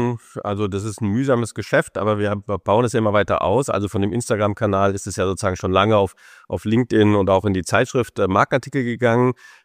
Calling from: Berlin, Germany; Ganz old fashioned in Berlin mit meinem kleinen Studio.

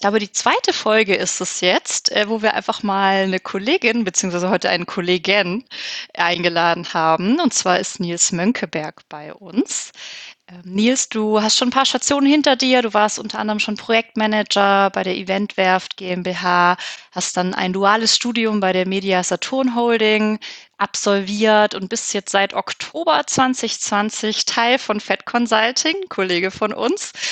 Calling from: Ulm, Baden-Württemberg, Germany; Ich bin aus Ulm gerade zugeschaltet, aus dem schönen Schwabenländle.

